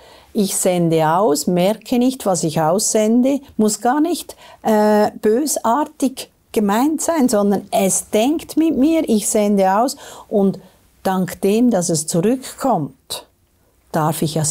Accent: Switzerland; glasklar haben wir jetzt wieder gesehen bei den Wahlen bei uns in der Schweiz.

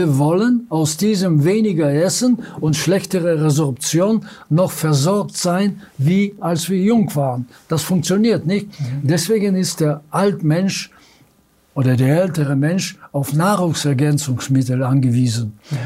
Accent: Bulgaria; Früher hatten wir, also im Dorf, wo ich hergeboren bin, wo ich herkomme, also hatten wir niemals einen Alzheimer, obwohl die Leute sehr alt waren.

